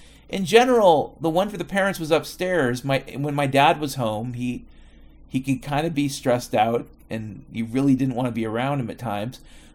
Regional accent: Mount Vernon, Washington, United States; Like, I grew up in Mount Vernon, Washington in the 70s and 80s.

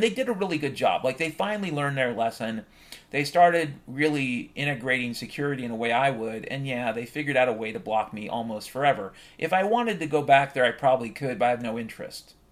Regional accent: Washington, United States; And I grew up in Washington State, as I've mentioned before, back in the 1970s and 80s.

